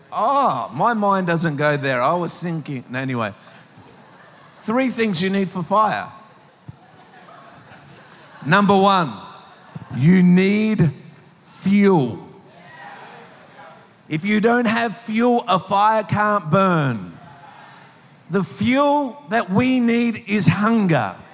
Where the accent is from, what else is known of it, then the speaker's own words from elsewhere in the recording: Papua New Guinea; born there; I was born in Papua New Guinea.